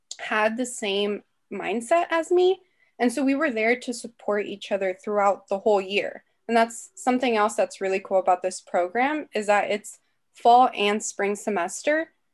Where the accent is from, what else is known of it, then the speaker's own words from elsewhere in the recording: Half Moon Bay, California, United States; so I'm from Half Moon Bay. It's a little small town in the Bay Area.